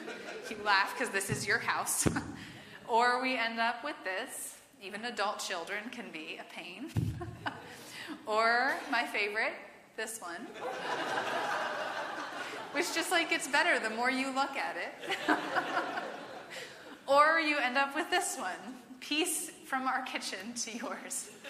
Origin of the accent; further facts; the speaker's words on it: Gaithersburg, Maryland, United States; at the church where we grew up in Gaithersburg.